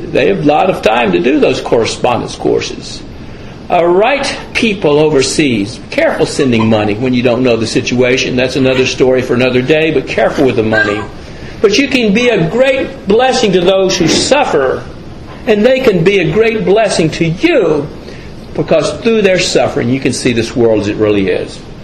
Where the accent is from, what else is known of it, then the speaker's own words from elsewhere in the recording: Alabama, United States; I sometimes say I'm from Alabama.